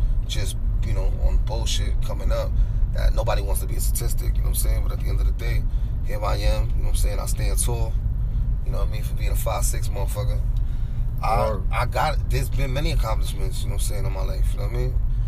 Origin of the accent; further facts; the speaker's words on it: Bronx, New York, United States; I'm from the Bronx, bro. You better have a serious face.